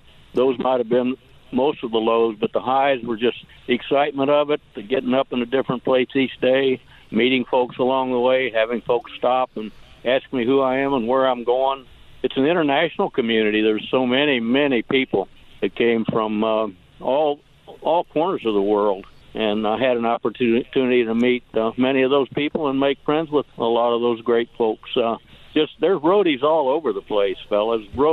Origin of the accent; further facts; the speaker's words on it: Missouri, United States; I was raised in the Missouri hills, the Ozarks of Missouri, so I've always been an outdoors person.